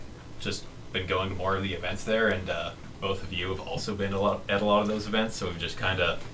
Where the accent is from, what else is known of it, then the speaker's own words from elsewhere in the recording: Carman, Manitoba, Canada; I'm also from the area, born and raised in Carmen, still live there. It's pretty uncomplicated, very uninteresting as well.